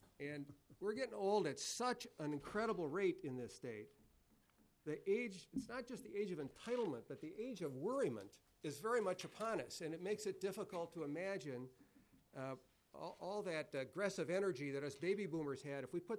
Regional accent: Faribault, Minnesota, United States; My dad's generation, we're from Faribault, Minnesota.

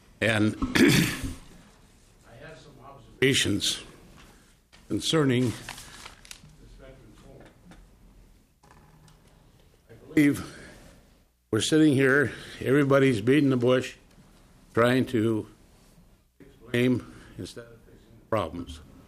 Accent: Deer River, Minnesota, United States; I'm from Deer River, Minnesota.

